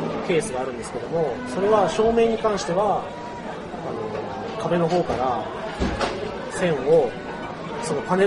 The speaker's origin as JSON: {"language": "Japanese", "region": "Kumamoto", "country": "Japan", "said": "出身熊本です"}